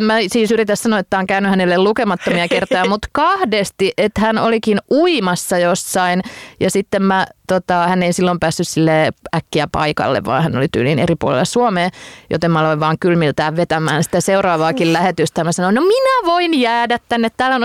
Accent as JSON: {"language": "Finnish", "region": "Tavastia Proper", "country": "Finland", "said": "Mä olen kantahämäläinen liikutukseni piilottelija"}